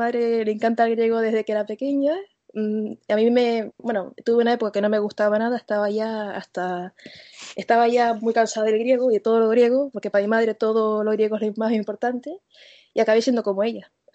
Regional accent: Canary Islands, Spain; yo diría que me adapto mucho al medio y no echo tanto de menos Canarias como, digamos, un canario. No un canario normal, pero yo creo que los canarios somos más, sí, me echamos mucho de menos la tierra, más arraigados.

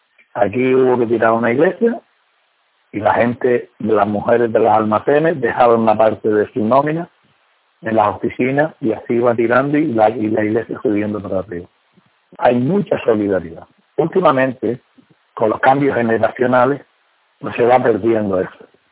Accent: Canary Islands, Spain; Y nosotros también somos canarios y somos Gran Canarios.

